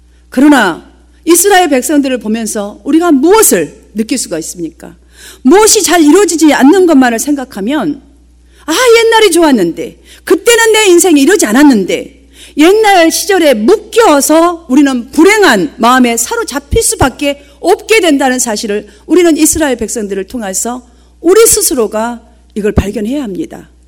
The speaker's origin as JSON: {"language": "Korean", "country": "South Korea", "said": "외국인들에게서 우리 한국 사람들이 흔히 듣는 말이 있어요."}